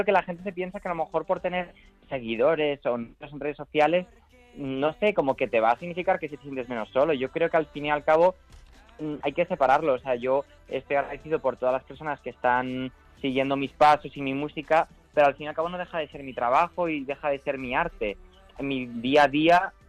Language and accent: Spanish; Zafra, Extremadura, Spain; also born or lived in Málaga; soy malagueño y en mi pasaporte y en todos lados pone que soy de Málaga, pero realmente yo nunca viví en Málaga. Yo me crecí en un pueblo de Extremadura que se llama Zafra.